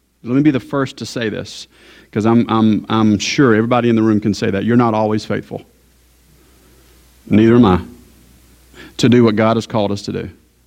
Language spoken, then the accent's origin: English; Georgia, United States; I am, though, from the Deep South. I grew up, was born and raised in Georgia, so go Dogs from yesterday.